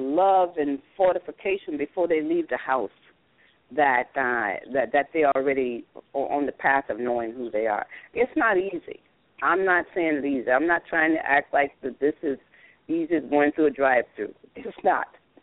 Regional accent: Florida, United States; You know, I mean, I grew up in Florida, and we thought we weren't going to graduate because we thought Cuba and America was going to be at war in 1962, 63.

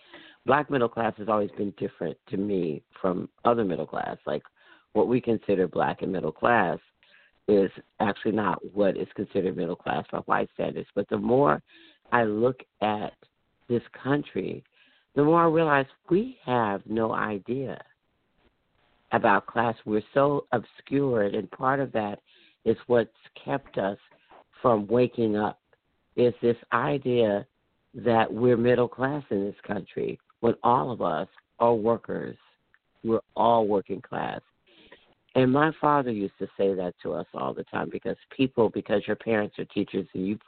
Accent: the South, United States; I grew up in the South. I'm a Southern girl, real loud and country. That's me.

